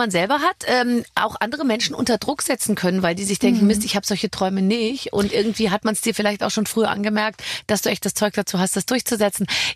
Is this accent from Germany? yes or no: yes; Bavaria, Germany; wir sind beide aus Bayern.